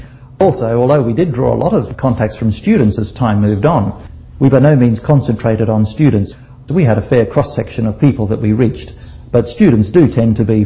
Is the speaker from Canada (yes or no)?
no; Australia; We came from Australia, both of us, from a very active church background